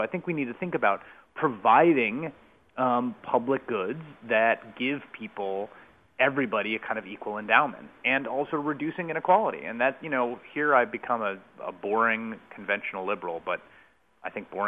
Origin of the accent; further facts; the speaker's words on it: Bronx, New York, United States; I come from the Bronx, where my dad was a community organizer